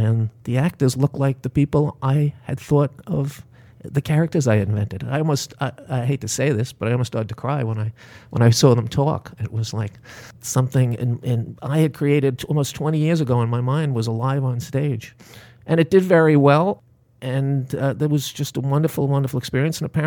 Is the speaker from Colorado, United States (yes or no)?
no; New York City, New York, United States; my growing up in the Bronx, it was always expected we were going somewhere else.